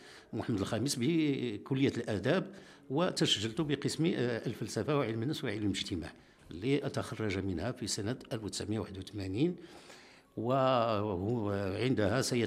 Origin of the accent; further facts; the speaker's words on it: Khemisset, Rabat-Salé-Kénitra, Morocco; born there; أنا من مواليد مدينة الخميسات، زددت في يوم 11 من شهر دوجنبير سنة 1956